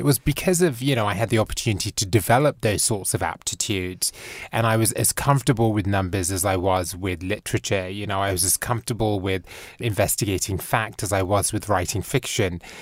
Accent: Bristol, South West England, United Kingdom; moved away as an adult; now in United States; I was born and raised in Bristol. I did much of my schooling in England, and then in my early 20s, I headed off to the United States.

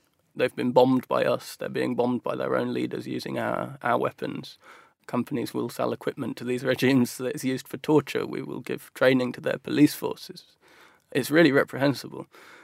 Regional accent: Midlands, United Kingdom; growing up in the Midlands and surrounded by a world that was kind of quite boring. It's closed down factories.

